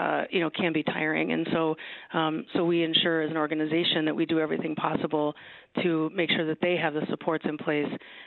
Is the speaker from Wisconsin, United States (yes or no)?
yes; Wisconsin, United States; You know, I'm from Wisconsin. Wisconsinites often love Wisconsin, right?